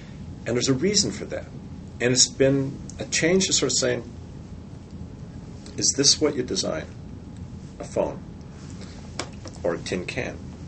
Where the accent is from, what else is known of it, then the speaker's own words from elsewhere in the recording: Canada; Since I'm Canadian, it had the, we call it the hockey puck mouse